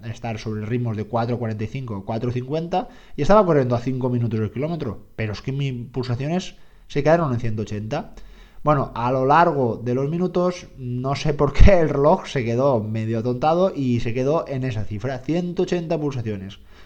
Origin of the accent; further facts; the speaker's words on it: Dénia, Valencian Community, Spain; Aquí en Denia, de donde soy yo, la verdad es que ha hecho frío